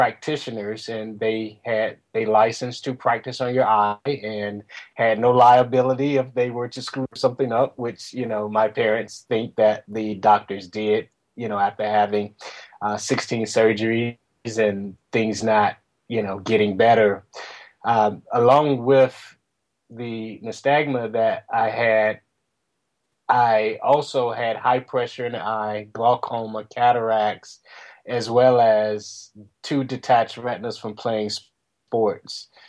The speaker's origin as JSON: {"language": "English", "town": "Portsmouth", "region": "Virginia", "country": "United States", "tie": "born or raised there", "said": "I grew up in Portsmouth, Virginia. I am the oldest of seven children"}